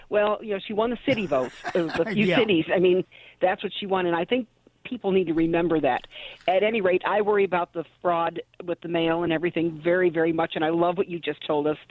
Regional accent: South Carolina, United States; you've stolen all my time and my most precious right that I have as an American. You have stolen my vote.

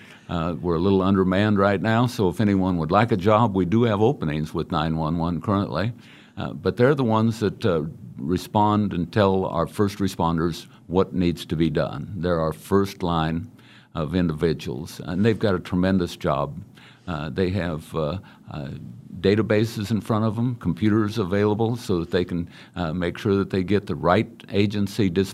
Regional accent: Great Bend, Kansas, United States; I was born and raised in Great Bend, Kansas.

